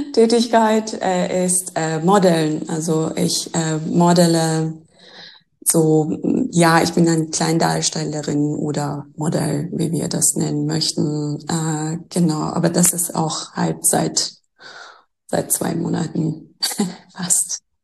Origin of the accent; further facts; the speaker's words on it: Iran; now in Berlin, Germany; ich kam vor 9 Jahren nach Berlin. Ich komme aus dem Iran, wie du auch weißt.